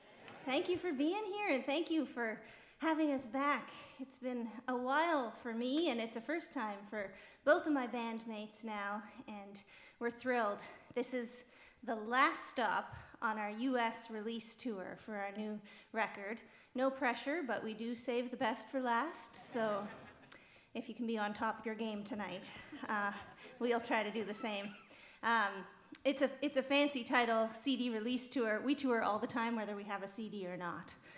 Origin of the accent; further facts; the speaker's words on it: Pembroke, Ontario, Canada; I'm from Pembroke, Ontario, the Ottawa Valley.